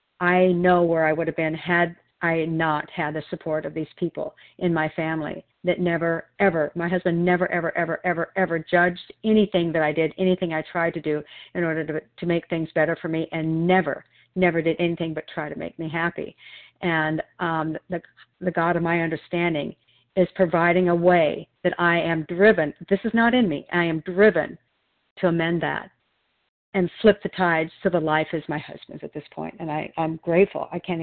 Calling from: Oregon, United States

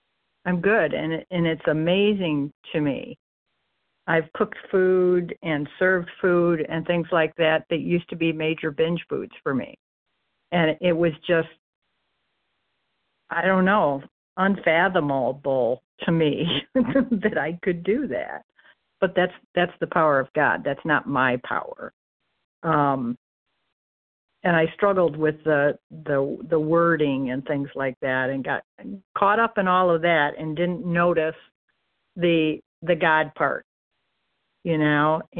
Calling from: Michigan, United States; from Michigan

